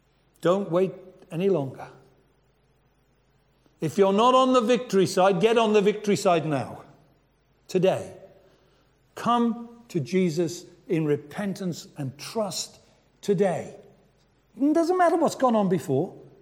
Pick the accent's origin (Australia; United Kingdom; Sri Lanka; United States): United Kingdom; Wales; You know, most of you know I'm Welsh.